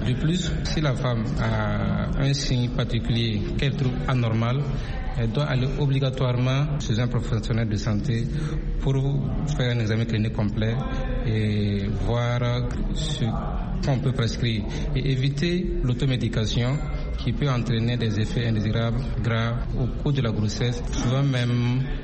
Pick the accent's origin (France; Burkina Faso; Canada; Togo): Burkina Faso; Chez nous, au Burkina Faso, ce sont les enfants de moins de 5 ans que le gouvernement a ciblé